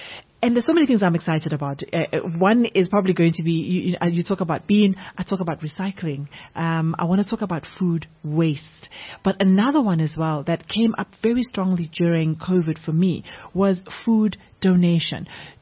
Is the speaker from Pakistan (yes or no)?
no; Guatemala; But you know, my parents owned a shop, mm-hmm. right? I come from Guatemala.